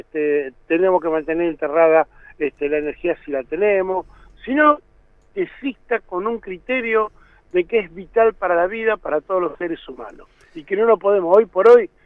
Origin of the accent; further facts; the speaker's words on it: Argentina; no somos los argentinos los que tomamos la decisión respecto de qué hacer y cómo hacerlo.